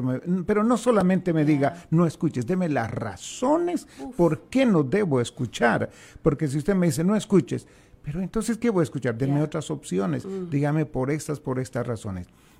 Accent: Argentina; Y bueno, en mi país hablan de la samba, la chacarera

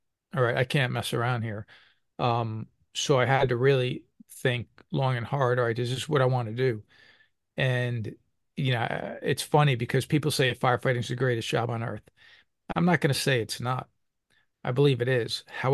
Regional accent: Kearny, New Jersey, United States; growing up in Kearny, New Jersey, everybody knew everybody. And it was a large Scottish population, a large Irish population, and a decent-sized Italian population, but everybody knew everybody.

